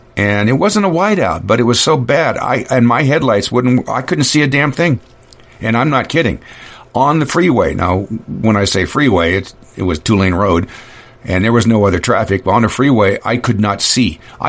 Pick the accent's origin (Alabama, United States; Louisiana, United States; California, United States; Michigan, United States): California, United States; also born or lived in Sacramento; We lived in Sacramento and we drove up here. Driving a one-ton van. And what do I know? I'm an idiot from California.